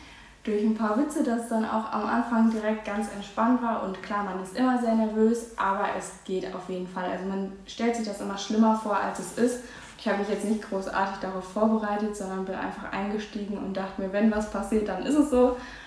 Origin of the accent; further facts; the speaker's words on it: Lippetal, North Rhine-Westphalia, Germany; Ich komme aus dem Lippetal und ich bin 18 Jahre alt.